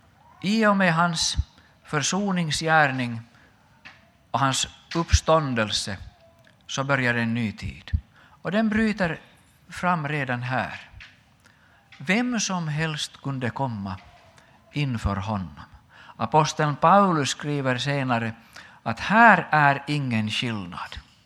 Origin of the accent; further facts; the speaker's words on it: Finland; Mina tankar går inför den här texten också till mitt hemland i Finland